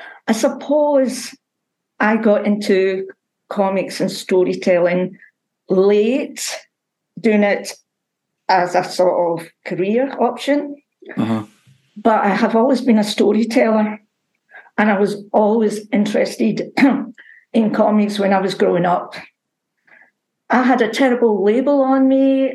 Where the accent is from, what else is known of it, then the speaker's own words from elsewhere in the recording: Scotland, United Kingdom; I came from totally unchurched, and people thought I ought to know. I mean, I grew up outside Glasgow